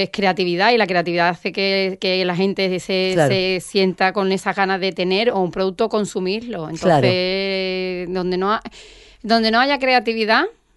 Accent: Cádiz, Andalusia, Spain; now in El Puerto de Santa María, Spain; Pues mira, yo soy de Cádiz. Soy gaditana, no gaditana, ¿vale? Soy beduina porque nací en la parte de fuera de las puertas de tierra.

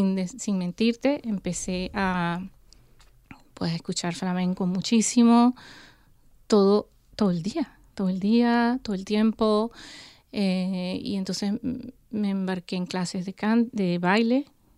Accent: Venezuela; now in Vancouver, Canada; Por supuesto, soy venezolana y quiero mucho mi país. Pero de una forma u otra, cuando salí de mi país en el 96 con el corazón un poco rotito

